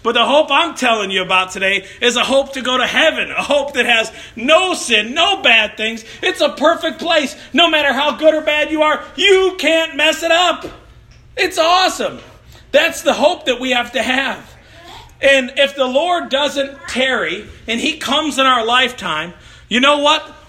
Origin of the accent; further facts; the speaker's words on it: Chicago, Illinois, United States; I grew up in Chicago, so I should know where I'm going, right?